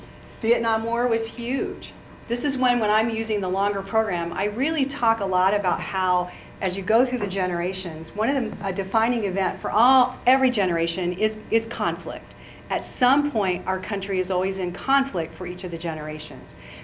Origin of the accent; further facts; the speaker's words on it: Kenton, Ohio, United States; also born or lived in Wapakoneta; And I'm from Ohio, and the name of the town is Wapakoneta. And I grew up in Kenton, and Wapakoneta is about 40 miles.